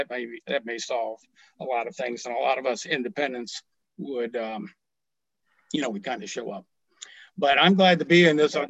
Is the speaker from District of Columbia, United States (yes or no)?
yes; Washington, District of Columbia, United States; Now, I was born and raised in Washington, D.C., on the other side of the Anacostia River, where you don't want to go.